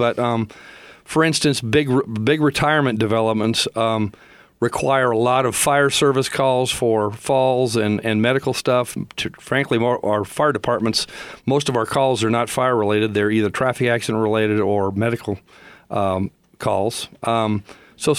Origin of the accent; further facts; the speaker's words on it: Los Angeles, California, United States; I have mentioned earlier I was from Los Angeles. I saw the same thing happen to Los Angeles when I was a child.